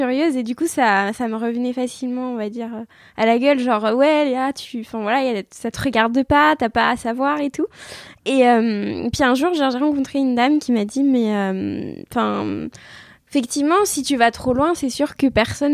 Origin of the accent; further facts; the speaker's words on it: Paris, Île-de-France, France; born there; now in Châtellerault, France; j'ai 18 ans. Je suis née à Paris et actuellement j'habite à Châtellerault.